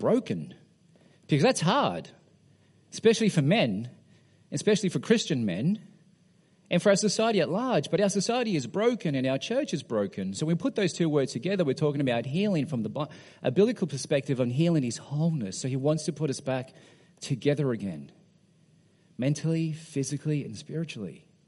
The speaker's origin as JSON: {"language": "English", "town": "Sydney", "region": "New South Wales", "country": "Australia", "said": "Just because I'm from Sydney"}